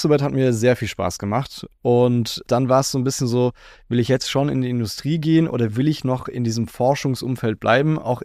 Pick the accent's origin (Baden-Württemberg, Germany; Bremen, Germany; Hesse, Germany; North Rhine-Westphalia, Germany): Baden-Württemberg, Germany; Freiburg; also ich komme auch hier aus Freiburg